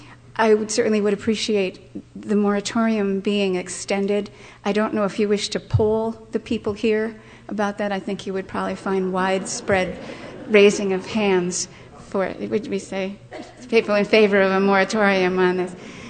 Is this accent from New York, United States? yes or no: no; New Hampshire, United States; I live in Littleton, and I am from the North Country.